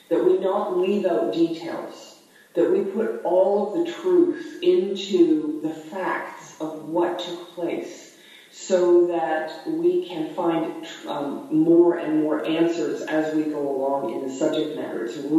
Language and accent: English; British Columbia, Canada; we drove all the way up to my hometown in northern British Columbia.